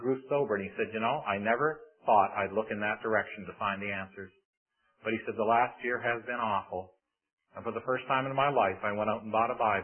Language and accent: English; St. Catharines, Ontario, Canada; I'm just from across the lake in St. Catharines, a little town on the other side of the lake.